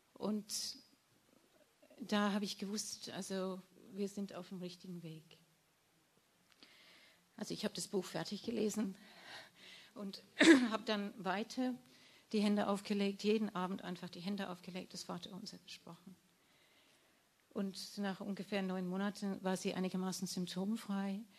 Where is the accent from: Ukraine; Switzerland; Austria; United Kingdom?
United Kingdom; England; Und dann bin ich in meine Heimat nach England gefahren und habe gedacht, ich suche mir einen Heiler.